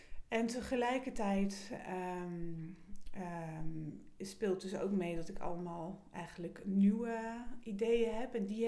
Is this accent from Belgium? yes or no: no; France; Ik kom uit Frankrijk.